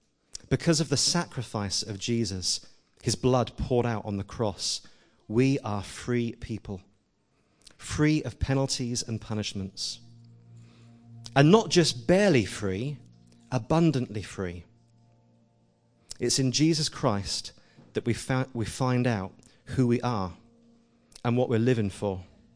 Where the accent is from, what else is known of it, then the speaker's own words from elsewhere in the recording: England, United Kingdom; because we're English, aren't we? Most of us are English